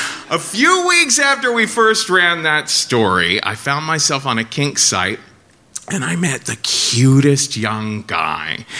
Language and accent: English; Cincinnati, Ohio, United States; I'm from Cincinnati, so that was a little bit of a dig.